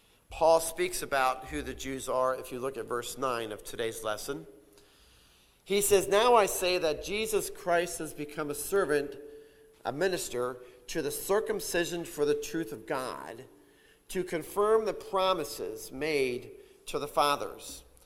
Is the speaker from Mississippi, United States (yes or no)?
no; Souderton, Pennsylvania, United States; It was at an old furniture factory in my hometown of Souderton.